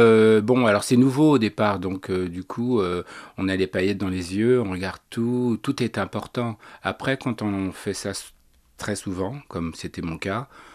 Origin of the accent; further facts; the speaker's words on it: Paris, Île-de-France, France; born there; Bah, moi je suis né à Paris, donc j'ai suivi le processus normal d'une personne qui est née dans son pays, quoi, voilà.